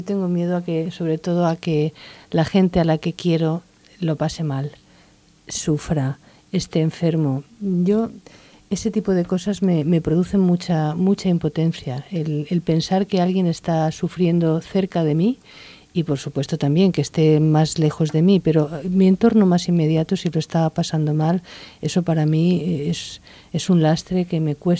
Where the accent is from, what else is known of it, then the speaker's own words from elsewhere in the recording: Valls, Catalonia, Spain; also born or lived in Valencia; Yo nací efectivamente en la Plaza de Valls, en la Plaza Mayor, y ahí he vivido hasta que tuve 30 años, aunque es cierto que me desplacé a Valencia a continuar mis estudios universitarios, pero ahí ha estado viviendo mi familia, ahí está la casa familiar